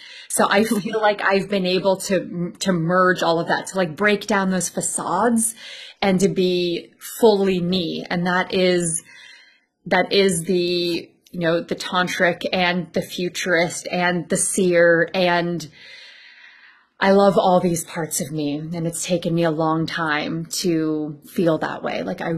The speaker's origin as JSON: {"language": "English", "country": "Canada", "tie": "born or raised there", "said": "but I felt like that in the city that I grew up in Canada."}